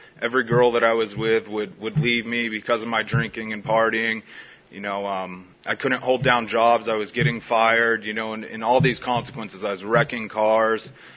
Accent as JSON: {"language": "English", "town": "San Diego", "region": "California", "country": "United States", "tie": "born or raised there", "said": "So I grew up here in San Diego, pretty normal family."}